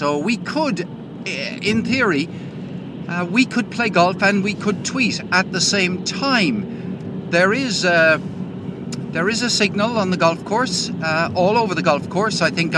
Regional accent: Limerick, Munster, Ireland; moved away; That was a bit like what it was like for me growing up in Limerick. And that was one of the reasons why I was delighted to get away from the place.

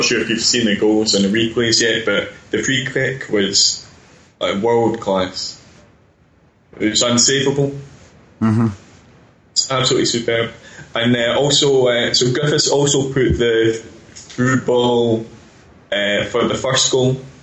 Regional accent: South East England, United Kingdom; I grew up in Buckinghamshire, just outside England.

